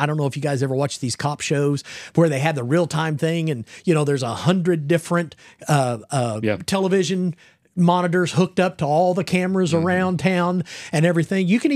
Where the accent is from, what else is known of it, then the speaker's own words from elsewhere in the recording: Joplin, Missouri, United States; you know, I was raised up around Joplin, Missouri. Okay. And so that's kind of my old stomping ground up in there.